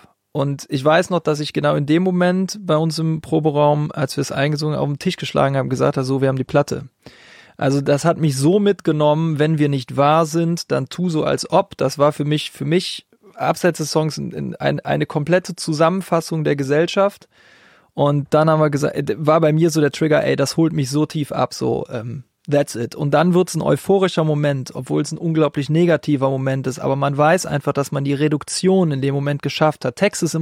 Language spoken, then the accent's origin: German; Aachen, North Rhine-Westphalia, Germany